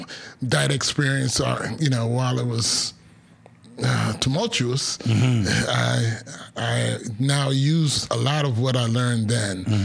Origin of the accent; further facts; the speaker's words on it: New York City, New York, United States; also born or lived in Guyana; And we migrated here when I was 7, 8 years old. We migrated to New York City. And I grew up in New York City.